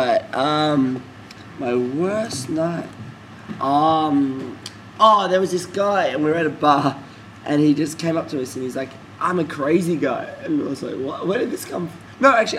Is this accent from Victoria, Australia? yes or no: yes; Victoria, Australia; from Melbourne, so it's a bit of a country town. But there's country towns around that that think my hometown is the big city.